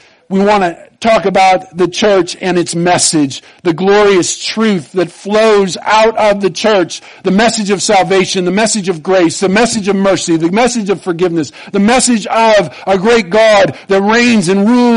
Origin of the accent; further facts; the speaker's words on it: Iowa, United States; also born or lived in Nebraska; "Oh, I was raised in Southwest Iowa."